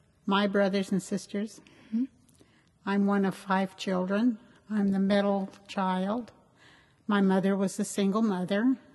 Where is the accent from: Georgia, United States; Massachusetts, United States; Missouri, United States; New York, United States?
Missouri, United States; Kansas City; moved away; also born or lived in New Mexico; New Mexico part of the time, but the biggest part was in my early years was in Kansas City, Missouri, and then we moved to Long Beach, and I've been in California since 1951.